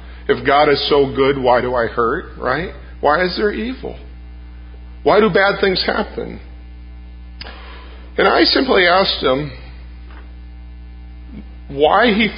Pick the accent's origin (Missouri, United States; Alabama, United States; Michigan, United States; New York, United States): Michigan, United States; where I come from Michigan, so that tells you something right there.